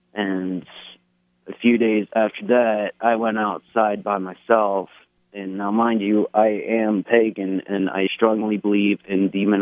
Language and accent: English; Cobleskill, New York, United States; you guys were coming to my home state, Cobleskill, New York, which is in a part of Schoharie County